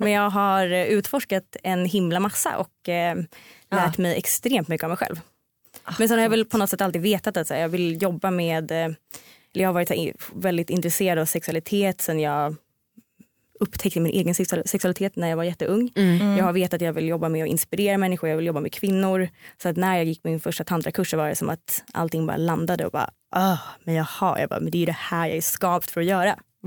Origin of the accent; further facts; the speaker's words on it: Stockholm, Stockholm County, Sweden; Men jag kommer från Stockholm. Mm. Har bott här i väldigt många år.